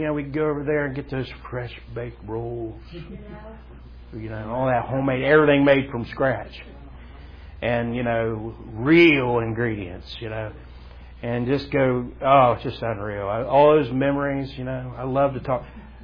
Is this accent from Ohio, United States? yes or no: yes; Ohio, United States; nothing against y'all city slickers up here, but I was born and raised in Southern Ohio.